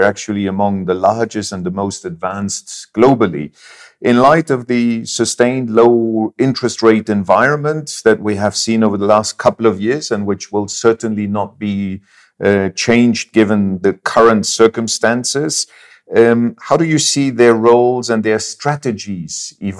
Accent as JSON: {"language": "English", "country": "Luxembourg", "said": "I mean, we Luxembourgers certainly couldn't agree more with you about diversity being important."}